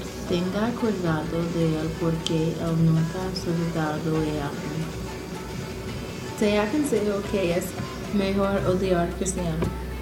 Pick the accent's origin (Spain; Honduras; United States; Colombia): United States; Philadelphia, Pennsylvania; Spanish is a second language; Soy de Filadelfia.